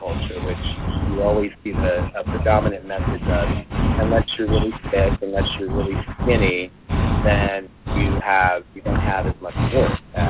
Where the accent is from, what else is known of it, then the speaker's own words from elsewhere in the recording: Elmhurst, Illinois, United States; Maria and I grew up together back in Elmhurst, Illinois. We went to high school together.